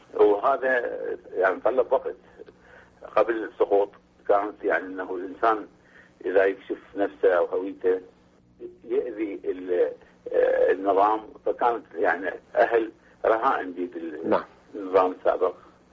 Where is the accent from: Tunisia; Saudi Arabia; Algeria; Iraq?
Iraq; Amarah, Maysan; نولدت بأحد القرى تابعة لقضاء المجر الكبير